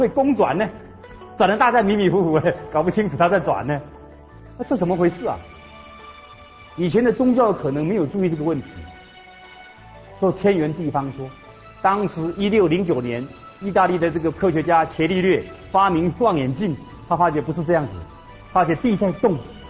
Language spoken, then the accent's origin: Chinese; China; 我们中国人喜欢简单，哦，佛陀简称佛，哦，但他干单哈，中国人不喜欢讲太多的，废话，就喜欢简单明了，就叫佛。